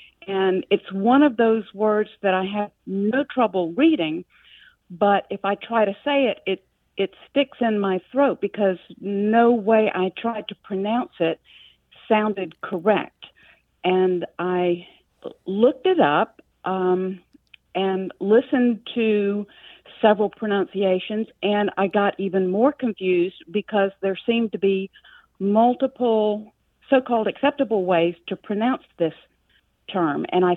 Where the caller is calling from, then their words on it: Valdosta, Georgia, United States; Hello, this is … I'm calling from Valdosta, Georgia.